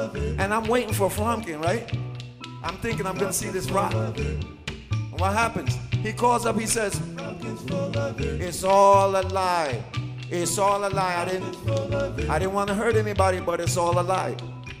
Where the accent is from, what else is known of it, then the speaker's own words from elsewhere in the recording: Brooklyn, New York, United States; Anyway, so I grew up in Bushwick, and that's another part of Brooklyn.